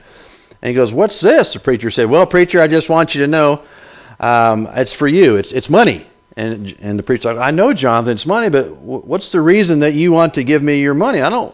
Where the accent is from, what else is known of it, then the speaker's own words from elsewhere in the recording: Edina, Missouri, United States; there was a haunted house literally right down the road from where I was growing up in Edina, Missouri. Edina, Missouri. Anybody ever been to Edina? That's a long ways from here.